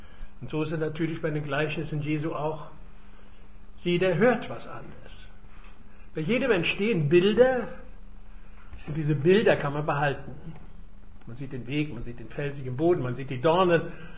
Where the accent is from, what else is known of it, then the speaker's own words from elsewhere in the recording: Königsberg, Kaliningrad Oblast, Russia; Als Königsberger, ihr wisst, ich komme daher aus der Stadt Kant